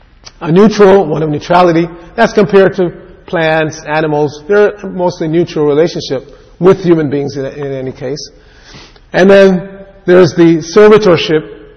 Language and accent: English; New York, United States; I grew up in New York, and you see all these guys in the morning, they dress in a suit and tie and an overcoat, and they're walking the dog.